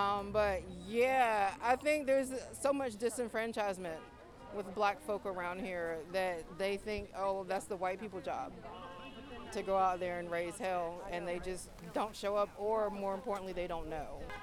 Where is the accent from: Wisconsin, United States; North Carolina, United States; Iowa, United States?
North Carolina, United States; Leland; I'm from Leland. I'm right here. I'm from here.